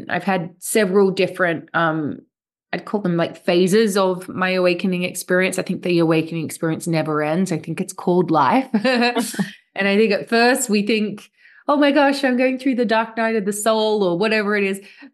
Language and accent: English; Australia; I grew up in Australia.